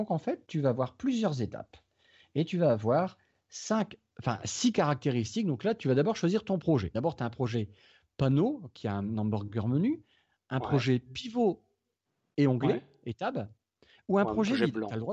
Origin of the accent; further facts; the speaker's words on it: northern France, France; accent: Nord; excuse-moi mon accent du Nord.